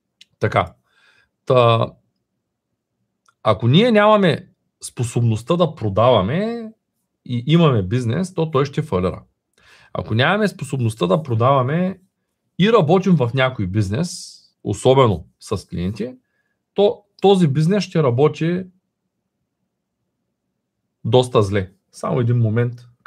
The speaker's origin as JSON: {"language": "Bulgarian", "town": "Shumen", "region": "Shumen Province", "country": "Bulgaria", "said": "На 39 години ще стана скоро. От Шумен съм, работя и живея тук."}